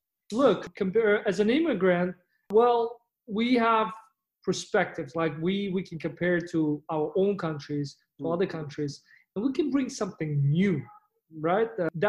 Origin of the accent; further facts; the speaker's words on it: Uzbekistan; Look, you're from Uzbekistan, I'm from Uzbekistan.